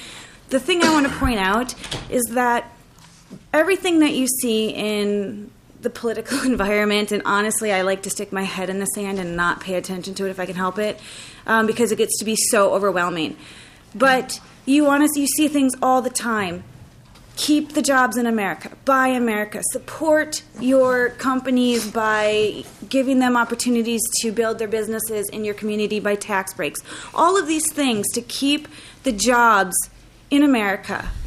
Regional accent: Cambridge, Minnesota, United States; Oh, Cambridge Iciante.

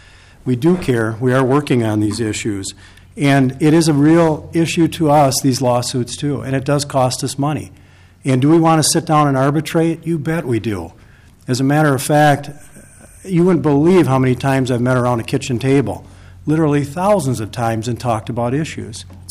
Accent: Rochester, Minnesota, United States; I am a builder from the Rochester area. I'm also the current president of the Builders Association of Minnesota.

